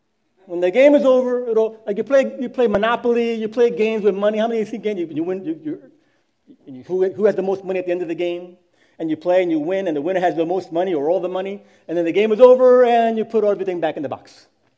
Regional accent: Brooklyn, New York, United States; listen, coming from Brooklyn, I'm from Brooklyn

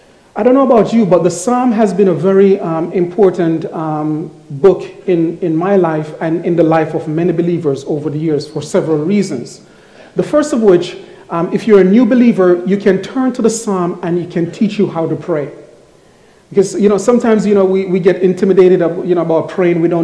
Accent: Jamaica; now in United States; I'm from Jamaica, and I tell guys all the time that anything below 65, I need a jacket.

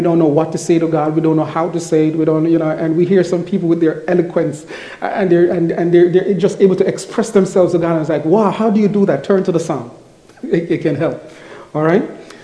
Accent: Jamaica; now in United States; I'm from Jamaica, and I tell guys all the time that anything below 65, I need a jacket.

